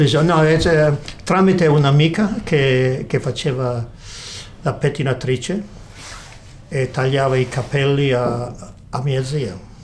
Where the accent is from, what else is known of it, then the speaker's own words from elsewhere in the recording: Piedmont, Italy; accent: Piedmontese; son tornato indietro col mio dialetto, invece di parlare italiano si parlava il dialetto piemontese.